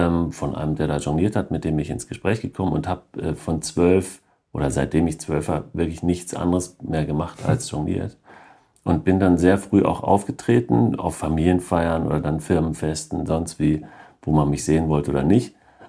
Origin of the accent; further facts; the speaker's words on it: North Rhine-Westphalia, Germany; accent: Ruhr dialect; Also ich glaube, dass ich meinen Dialekt abgelegt habe, obwohl ich auch gerne nochmal was aus dem Pott spreche. Und ich tue meine Heimat nicht verleugnen tun